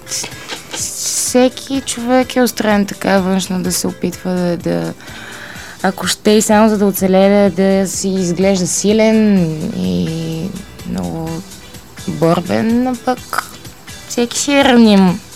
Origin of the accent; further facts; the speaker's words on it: Sofia, Sofia City, Bulgaria; Да, от София съм.